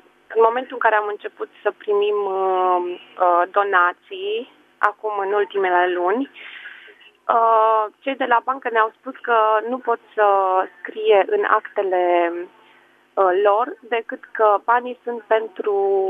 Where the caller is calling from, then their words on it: Alba Iulia, Alba County, Romania; Sunt din Alba Iulia